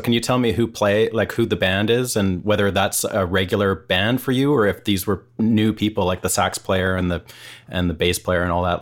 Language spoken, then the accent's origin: English; Canada; I'm from Canada originally.